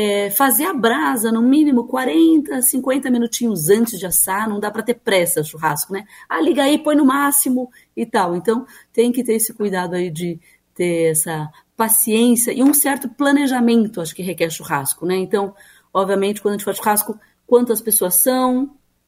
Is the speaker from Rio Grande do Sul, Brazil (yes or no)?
no; Presidente Prudente, São Paulo, Brazil; Eu nasci em São Paulo, mas eu cresci no interior de São Paulo, em Presidente Prudente, é bem no oeste paulista